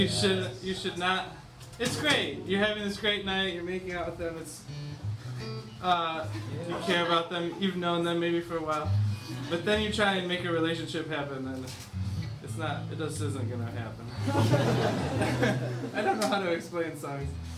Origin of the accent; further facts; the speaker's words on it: Michigan, United States; I'm from Michigan.